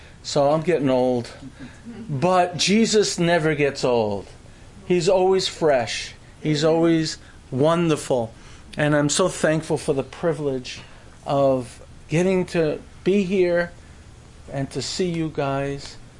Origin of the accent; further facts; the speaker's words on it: Brooklyn, New York, United States; I come from Brooklyn, New York, and it has been my delight for these 27 years to work to make camp ready